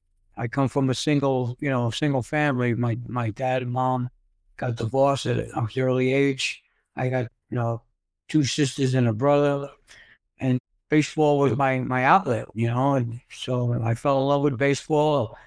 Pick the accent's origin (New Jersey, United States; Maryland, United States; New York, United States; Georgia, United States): New York, United States; New York City; Okay, so I'm born and raised in New York City. Come from a tough neighborhood growing up.